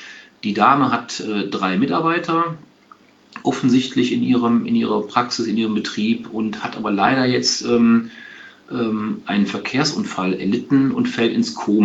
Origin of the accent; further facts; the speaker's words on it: Aachen, North Rhine-Westphalia, Germany; ich bin kein Kölner, ich komme aus Aachen